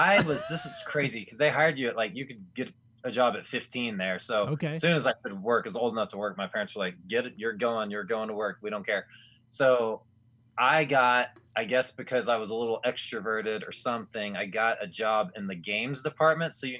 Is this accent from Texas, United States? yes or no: yes; Arlington, Texas, United States; And I've basically my first 25 years or so were spent in the Dallas area, with a couple exceptions around the country. But, I grew up in Arlington, which is the suburb right between Dallas and Fort Worth.